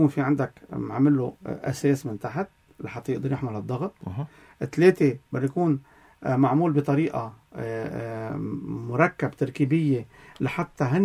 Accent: Lebanon; عندنا بلبنان

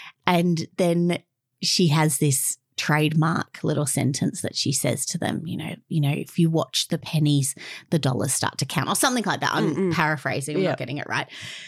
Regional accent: Australia; as an Australian

